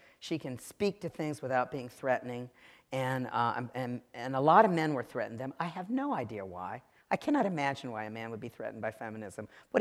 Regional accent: Virginia, United States; Look, I'm from Virginia. I want to have fun.

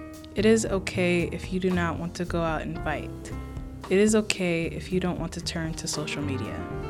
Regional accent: Oakland, California, United States; Growing up in Oakland, I've been aware of gun violence from a young age.

